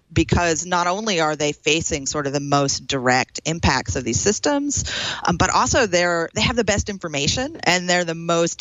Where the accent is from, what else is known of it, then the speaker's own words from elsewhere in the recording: Troy, New York, United States; it was a residential YWCA in my hometown of Troy, New York.